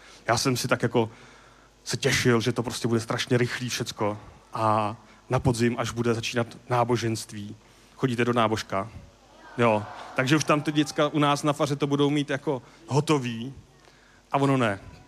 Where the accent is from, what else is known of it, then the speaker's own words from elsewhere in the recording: Prague, Czechia; já jsem z Prahy